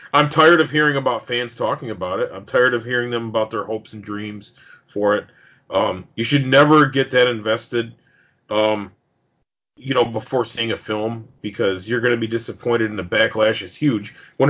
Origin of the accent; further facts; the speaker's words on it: New York, United States; me and you growing up in New York together, you and I met, and, you know, we were in, like, fourth grade